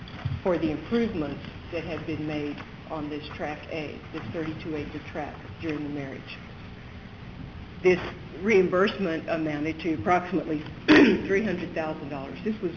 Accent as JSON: {"language": "English", "town": "Austin", "region": "Texas", "country": "United States", "said": "from Austin, Texas, representing this morning"}